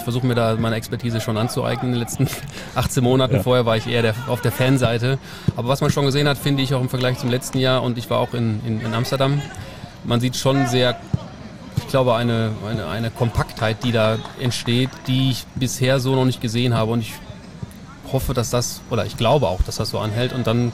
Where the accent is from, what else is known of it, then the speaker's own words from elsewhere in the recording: Sprockhövel, North Rhine-Westphalia, Germany; er kommt aus Velbert, ich komme aus Sprockhövel, beziehungsweise bin in Sprockhövel aufgewachsen.